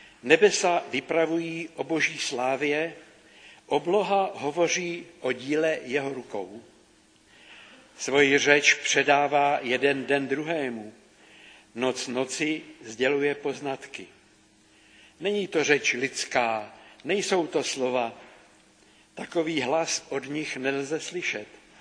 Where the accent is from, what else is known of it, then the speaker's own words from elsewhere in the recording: Vlachovo Březí, South Bohemian Region, Czechia; ale možná nevíte, že pocházím z Vlachova Březí, vy, kteří mě neznáte